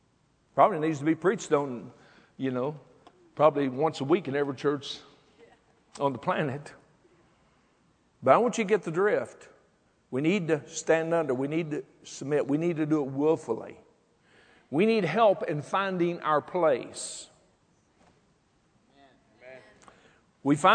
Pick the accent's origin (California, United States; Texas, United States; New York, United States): Texas, United States; Fort Worth; we moved there in 66. I was born and raised in Fort Worth, and I moved away, but I came back in 66.